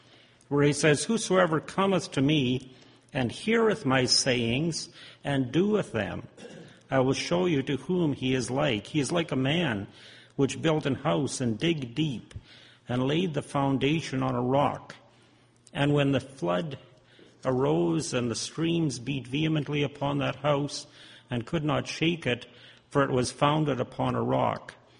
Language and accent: English; Regina, Saskatchewan, Canada; from Regina, Saskatchewan.